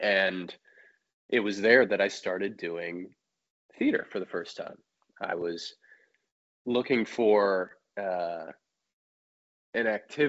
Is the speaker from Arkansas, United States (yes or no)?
no; Chicago, Illinois, United States; But yeah, I grew up in Chicago, and from a pretty early age, I started exploring various forms of the arts